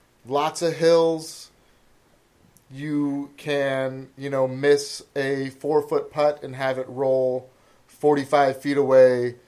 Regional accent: Sonoma, California, United States; So we're from Sonoma, California, wine country, about an hour north of San Francisco.

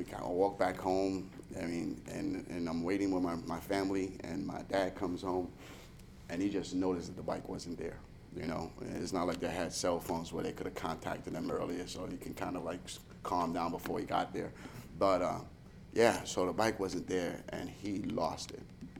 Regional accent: Brooklyn, New York, United States; I grew up in Brooklyn, New York, you know, in Williamsburg, pretty Hasidic area, you know.

